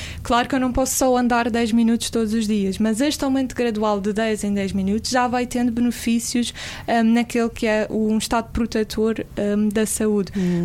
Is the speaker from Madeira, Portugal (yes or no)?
yes; Madeira, Portugal; sou da Madeira, como já vos disse